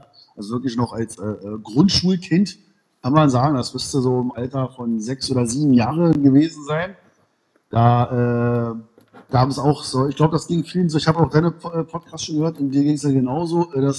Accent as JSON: {"language": "German", "region": "Berlin", "country": "Germany", "tie": "born or raised there", "said": "waschecht aus Berlin-Ost, genau. Dann bin ich aus Berlin-Mitte, jetzt im Moment in Berlin-Treptow, also noch ein bisschen weiter in Osten rein"}